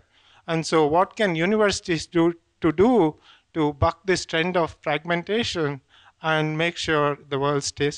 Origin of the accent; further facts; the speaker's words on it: India; I'm originally from India, and we have figured out how to play in the world stage